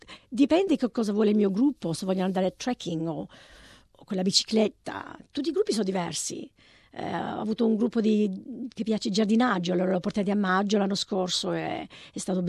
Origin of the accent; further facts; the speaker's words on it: Sicily, Italy; la Sicilia è la mia terra, la amo e basta